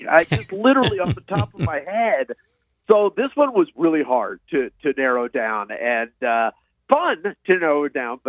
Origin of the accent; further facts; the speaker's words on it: Cleveland, Ohio, United States; Yeah, this book has to go credit to all those Browns that I grew up with in Cleveland.